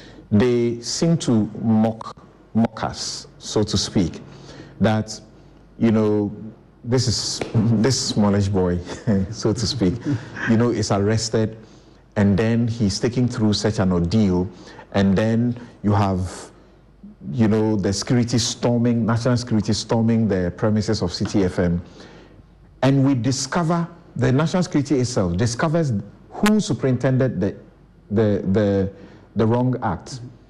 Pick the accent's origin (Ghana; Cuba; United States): Ghana; I feel so welcome and accepted and respected as a Ghanaian.